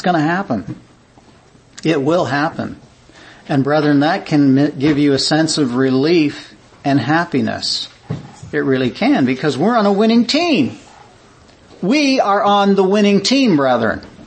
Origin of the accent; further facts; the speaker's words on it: Mississauga, Ontario, Canada; because I grew up in Mississauga, I grew up in a little place called Clarkson. Nice little community, nice little village.